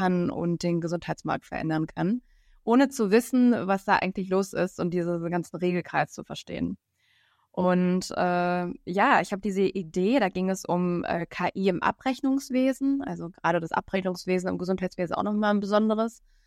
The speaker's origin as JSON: {"language": "German", "town": "Bielefeld", "region": "North Rhine-Westphalia", "country": "Germany", "said": "ich komme aus Bielefeld, bin auch in NRW geblieben, habe in Paderborn und in Bochum, also in Ostwestfalen und im Ruhrgebiet studiert und mein BWL-Master gemacht, ganz klassisch."}